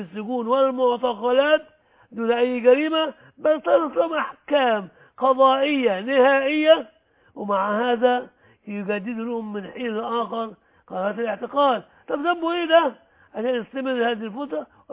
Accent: Egypt; انا ابن مصر وبحب مصر وروحي كلها فداء لمصر

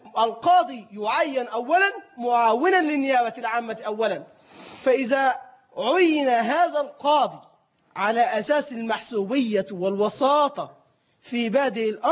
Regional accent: Egypt; عندنا في مصر

